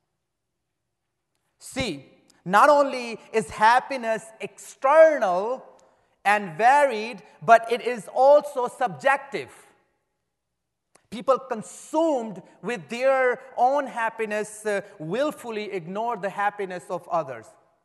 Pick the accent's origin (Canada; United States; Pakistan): Pakistan; So as a Pakistani believer, I can testify to the fact that they must, those who died, those who were killed for Christ this morning as they were worshiping, they must have lived hard lives on earth